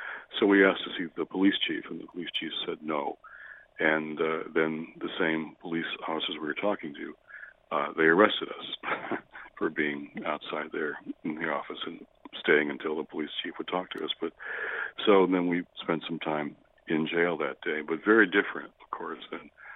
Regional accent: Detroit, Michigan, United States; And I start with my own story in Detroit, where I grew up

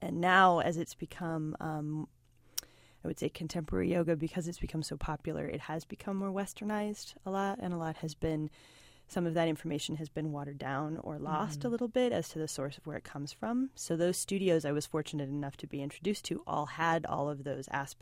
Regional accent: Oregon, United States; And I grew up in Oregon, so I had known about yoga even from younger than

